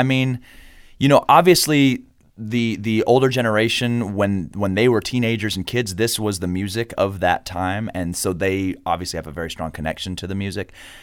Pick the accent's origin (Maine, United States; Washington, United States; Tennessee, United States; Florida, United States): Washington, United States; Seattle; Well, I'm from Seattle, and that's where the producers brought this new script called Million Dollar Quartet up to a theater in Seattle called the Village Theater to do a workshop of it